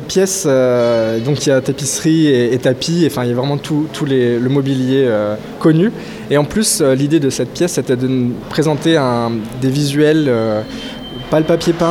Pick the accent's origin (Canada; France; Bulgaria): France; Charleville-Mézières, Grand Est; je suis plasticien originaire de Charleville-Mézières, donc dans le Nord-Est.